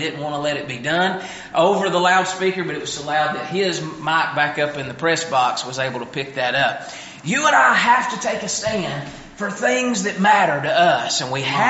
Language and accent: English; Walnut Grove, United States; from Walnut Grove, and I'm so excited to be here this weekend.